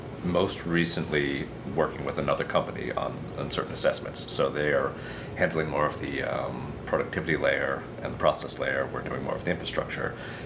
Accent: Marshfield, Vermont, United States; now in Memphis, United States; Well, I hail from Marshfield, Vermont, small town, great state.

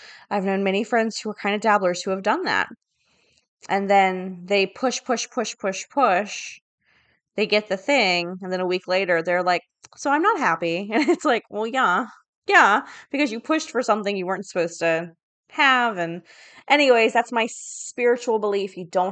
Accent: Southern US, United States; There are some summer people, and I'm not one of them. Because I grew up in the South.

